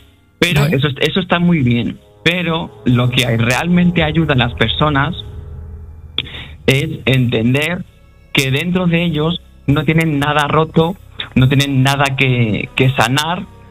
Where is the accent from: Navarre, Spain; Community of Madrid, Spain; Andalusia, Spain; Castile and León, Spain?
Community of Madrid, Spain; Madrid; born there; yo soy nacido en Madrid, pero me he venido a vivir a este pueblo y estoy aquí encantado